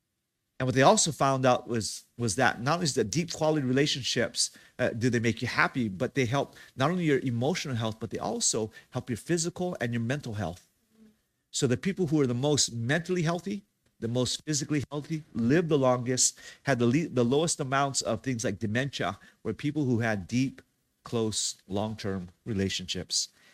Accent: Hawaii, United States; I come from Hawaii.

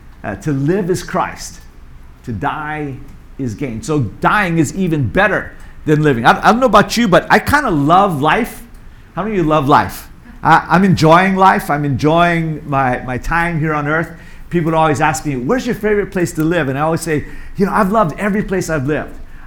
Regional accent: Hawaii, United States; also born or lived in New York City; now in Taiwan; I knew her before I came here from New York City. Bertine was with us. Yeah. Kat, who's from where I grew up, Hawaii, you know, so we had that bond.

